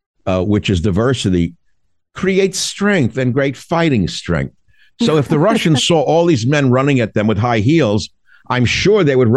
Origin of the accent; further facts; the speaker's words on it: United States; I'm an American who studied war.